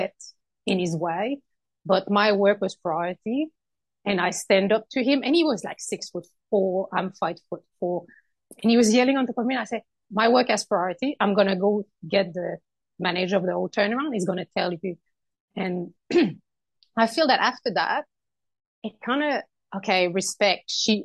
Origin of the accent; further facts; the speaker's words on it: Canada; So I'm from Canada originally.